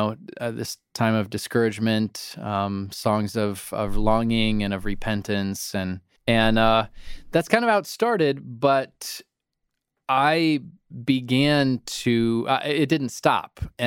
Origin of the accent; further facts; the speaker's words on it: Minnesota, United States; So I grew up in Minnesota, which is kind of in the northern central United States, colder state.